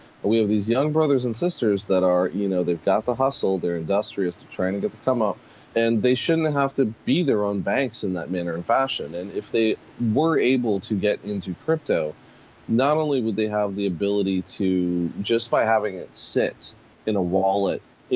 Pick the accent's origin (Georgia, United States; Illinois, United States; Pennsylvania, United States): Pennsylvania, United States; Pittsburgh; No, I was born and raised in Pittsburgh.